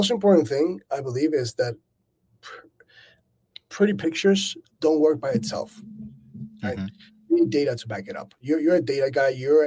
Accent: Venezuela; English is a second language; moved away; I did 4 years of law school in Venezuela. I'm from Venezuela originally. I moved to the U.S. for the first time in 1999. My mom was a diplomat back then.

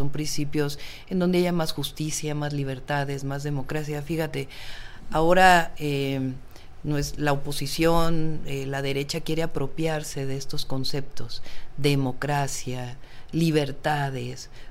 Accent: Mexico City, Mexico; born there; Y en mi caso, pues nací en la Ciudad de México

